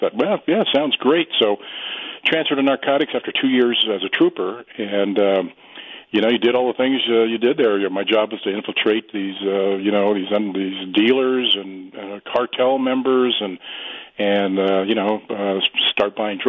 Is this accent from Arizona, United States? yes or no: yes; Flagstaff, Arizona, United States; I was born and raised in Flagstaff. I knew everybody and hadn't really gone anywhere in my life. I have no trips, you know, never had a, never been out of state.